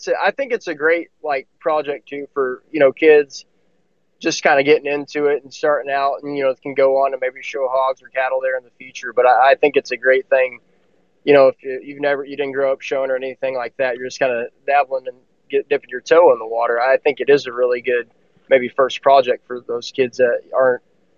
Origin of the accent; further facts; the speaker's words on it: Needville, Texas, United States; So I grew up in Needville, a little town. We're about an hour southwest of Houston.